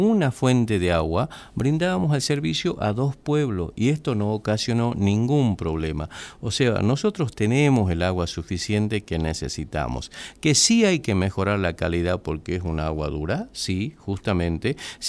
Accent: Tumbaya, Jujuy, Argentina; Porque en la localidad de mi pueblo, en Tumbaya

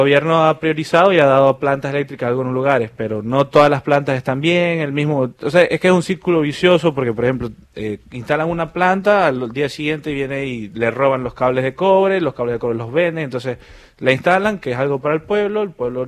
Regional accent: Maracaibo, Zulia, Venezuela; yo soy de Occidente y el Hospital Universitario de Maracaibo es donde todos los pacientes, digamos, terminan ahí.

